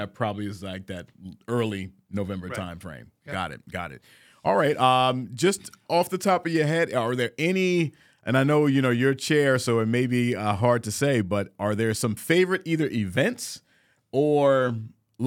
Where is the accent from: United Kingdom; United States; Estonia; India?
United States; Virginia; I'm originally from Virginia, right? Uh-huh. So growing up in a Tidewater area, we would just go crab ourselves.